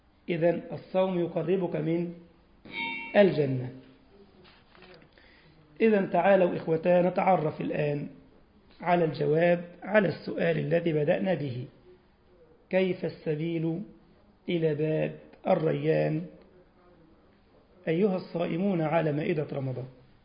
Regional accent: Giza, Giza Governorate, Egypt; وأنا من الجيزة وبركب بقى مستعجل

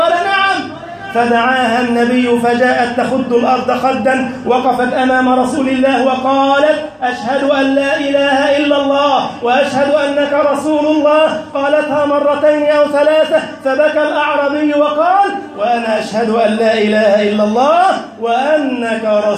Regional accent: Egypt; اللهم انشر أمنك وأمانك في بلدنا مصر وسائر بلاد المسلمين

